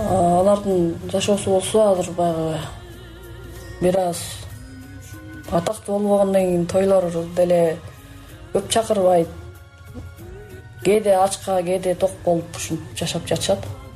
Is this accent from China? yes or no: yes; China; now in Kyrgyzstan; тиякта Кытайда ата энең апаңды сагынасың, бир туугандарыңды сагынасың дегендей, анан эми мен бул жакта жалгызмын да.